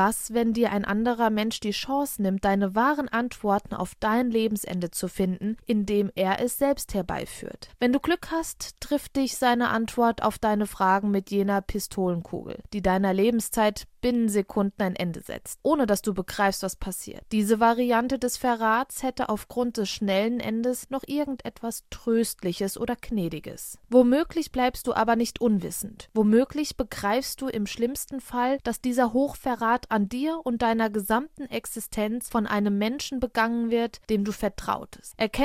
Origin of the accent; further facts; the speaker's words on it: Wächtersbach, Hesse, Germany; Gerade hier in meiner Heimatstadt Wächtersbach gibt es eine Premierenlesung sozusagen